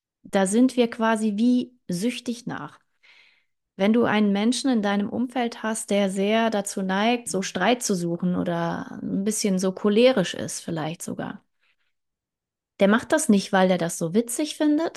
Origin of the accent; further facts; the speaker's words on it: Germany; Ich komme aus Deutschland.